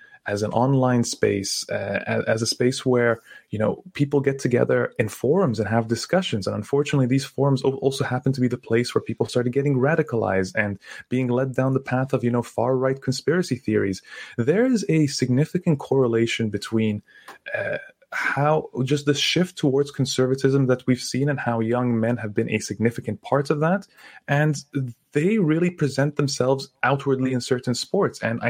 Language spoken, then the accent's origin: English; Egypt; I've witnessed it even in my home country of Egypt.